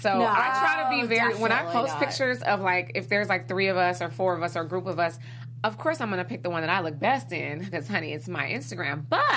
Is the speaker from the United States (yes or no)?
yes; Chicago, Illinois, United States; now in Los Angeles, United States; I'm from Chicago, which is another amazing city.